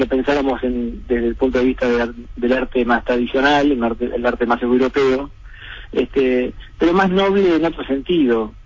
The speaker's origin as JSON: {"language": "Spanish", "region": "Neuquén", "country": "Argentina", "said": "Yo soy neuquino, sí."}